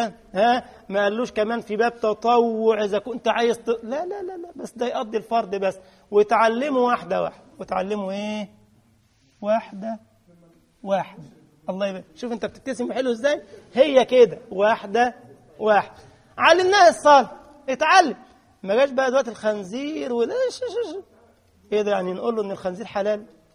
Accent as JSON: {"language": "Arabic", "country": "Egypt", "lives_now": "Europe", "said": "أول لما جيت طبعا أنا جاي من مصر، معرفش بقى اللهجات والجنسيات اللي هنا، 40 جنسية في أوروبا هنا"}